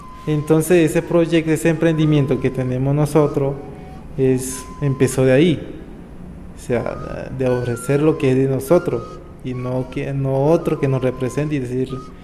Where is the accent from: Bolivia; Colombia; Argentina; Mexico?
Colombia; Sogrome, Magdalena; soy de la Sierra Nevada de Santa Marta, nacido en 2003 en Sogrome, un pueblo que queda de Chemezquemeina como a 6 horas. Cerca de Ayupar